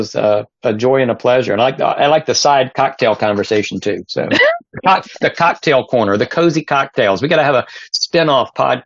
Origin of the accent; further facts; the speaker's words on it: North Carolina, United States; I am from North Carolina originally, and that was my favorite independent bookstore when I was in North Carolina.